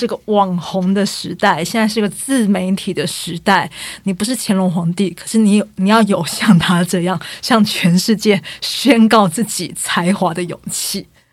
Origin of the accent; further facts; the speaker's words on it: Taiwan; 我们台湾人会很熟悉我们的赤坎楼，